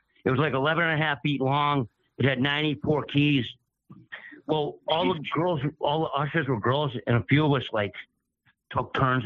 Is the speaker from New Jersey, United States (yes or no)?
no; Worcester, Massachusetts, United States; I'm from Worcester. I grew up in Worcester.